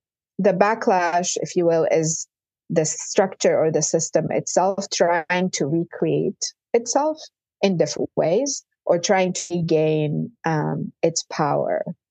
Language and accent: English; Lebanon; than the moment I grew up in Lebanon, right? And, you know, I grew up in the 70s, 80s.